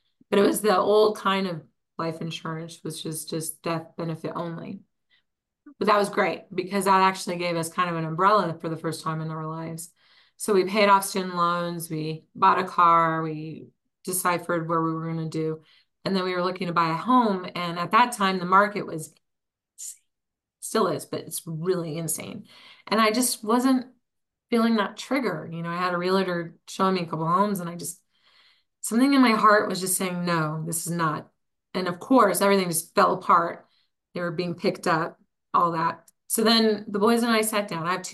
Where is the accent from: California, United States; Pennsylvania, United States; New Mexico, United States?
New Mexico, United States; Taos; now in Colorado, United States; I miss the mountains. Growing up in Taos, I miss that. I miss the quiet rural area.